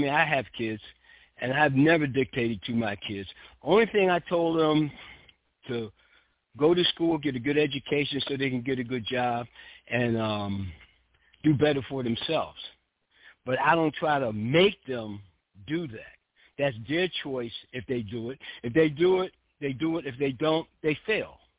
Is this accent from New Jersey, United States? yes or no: yes; New Jersey, United States; I'm from Lindenwall, New Jersey, and I frequent New York all the time.